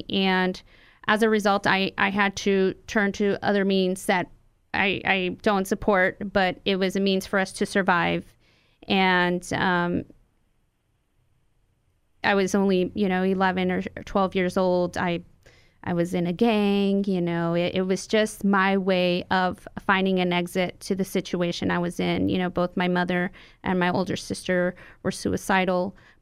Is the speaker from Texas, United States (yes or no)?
no; Colorado, United States; born there; I was born in Colorado, and really Colorado to be specific, to my parents, obviously, who were born in Mexico. So I'm a first generation American, American born citizen.